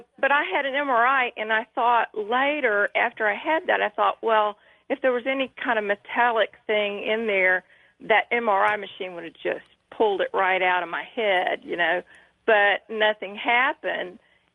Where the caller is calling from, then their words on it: Alabama, United States; from Alabama.